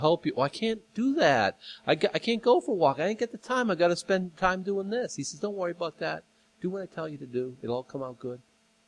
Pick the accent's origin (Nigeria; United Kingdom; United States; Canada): United States; Boston, Massachusetts; I'm from Boston. Everyone moves there at a fast pace.